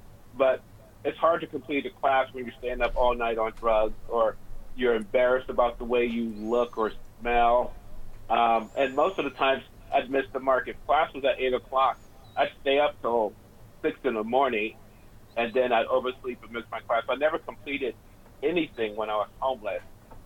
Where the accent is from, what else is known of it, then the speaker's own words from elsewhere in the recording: Ohio, United States; now in California; I'm from Ohio originally, ended up in California, homeless, addicted, couldn't get really nothing going on.